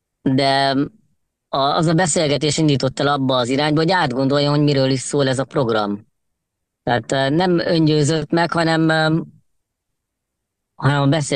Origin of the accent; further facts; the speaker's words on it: Székesfehérvár, Fejér, Hungary; Igen, Székesfehérvári vagyok.